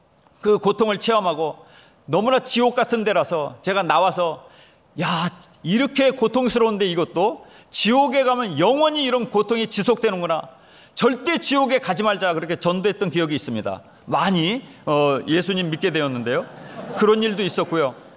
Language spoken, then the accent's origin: Korean; Seoul, South Korea; moved away; 제가 태어나서 자란 곳은 서울인데요. 저의 기억이 시작되는 것은 서울 노원구 중계동 104번지 그 이름도 유명한 104마을 달동네입니다.